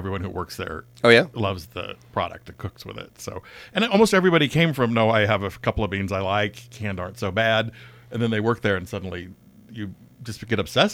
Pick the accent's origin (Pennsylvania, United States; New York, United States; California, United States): California, United States; I liked beans, and I grew up in the Bay Area, and we had taco night instead of macaroni and cheese night.